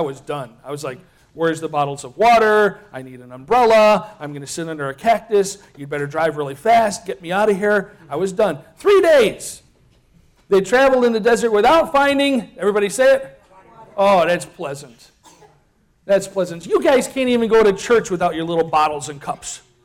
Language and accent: English; Chicago, Illinois, United States; See, I'm a Chicagoan.